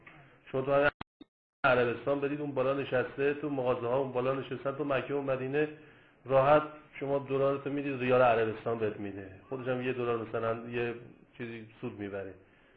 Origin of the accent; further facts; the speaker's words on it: Iran; moved away as an adult; من 7 هفته قبل از ایران اومدم